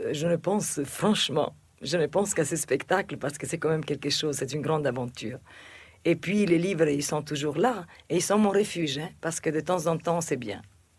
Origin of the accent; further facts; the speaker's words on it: Egypt; Oui, mais parce que dans l'Égypte, le pays, mon pays natal, c'était un pays cosmopolite.